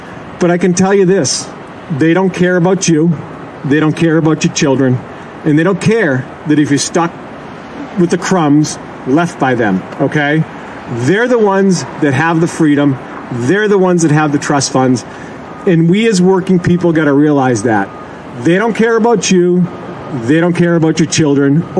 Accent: Vermont, United States; I came from Vermont. It's not that cold out.

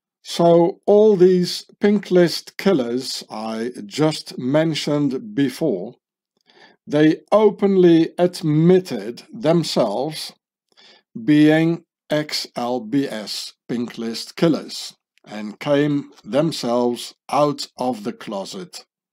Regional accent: South Africa; My Irish accent sort of comes better than the American accent, right? Not bad for a South African.

